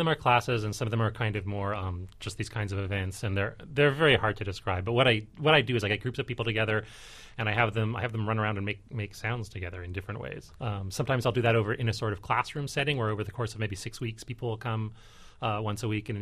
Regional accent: Canada; I am from Canada.

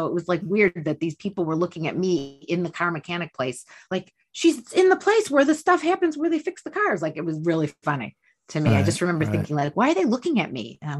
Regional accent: Detroit, Michigan, United States; I'm from the Motor City.

